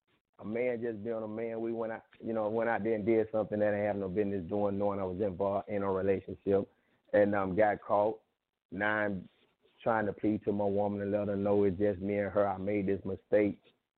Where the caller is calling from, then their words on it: Belle Glade, Florida, United States; I'm calling from South Florida, out of Palm Beaches, right here out of Belgrade, Florida, a muck city for Hokie Belgrade in South Bay, Florida.